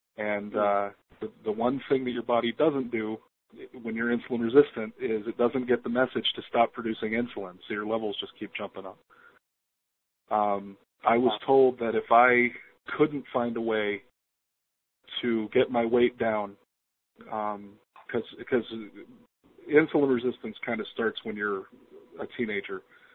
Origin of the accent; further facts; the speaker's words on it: Ohio, United States; Well, I'm 36 years old. I'm, you know, I was raised in Ohio all my life.